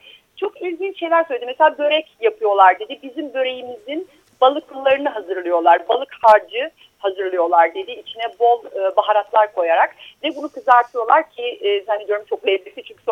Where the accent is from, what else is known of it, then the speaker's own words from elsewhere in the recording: Istanbul, Turkey; Eyüplüyüm ben. İstanbul Eyüp semtliyim.